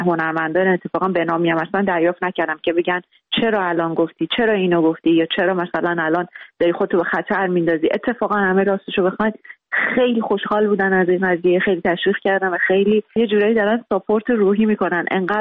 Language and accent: Persian; Iran; moved away; بیرون از ایران هستم، ولی من داخل ایرانم همیشه تند نوشتم، بازخواست شدم و اصلا علت مهاجرتم هم همین تند بودن و قلم تند و تیز و زبان تند و تیز بود.